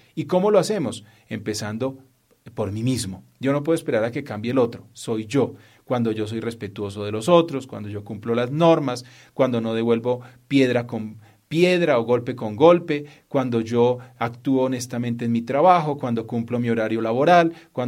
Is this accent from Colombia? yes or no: yes; Colombia; así somos los colombianos.